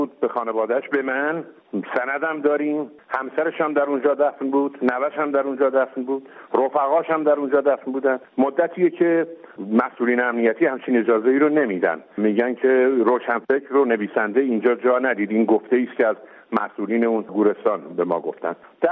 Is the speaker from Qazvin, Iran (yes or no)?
yes; Qazvin, Iran; بردمشون تو ولایتم در استان قزوین